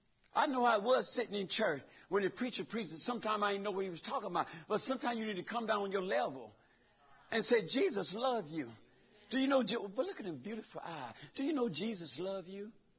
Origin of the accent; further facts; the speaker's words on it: the South, United States; Ma'am, I'm from the South, give me some more of that rice.